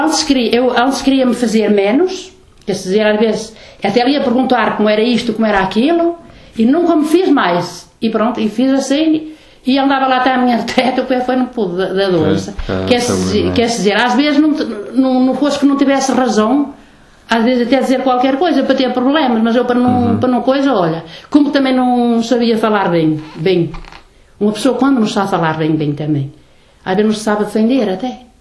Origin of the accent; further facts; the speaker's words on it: Portugal; moved away; Portugal é a minha terra, gosto de lá, tenho lá a minha raiz, mas gosto mais daqui.